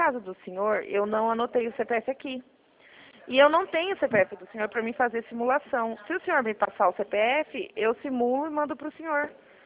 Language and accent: Portuguese; São Paulo, Brazil; sou de São Paulo.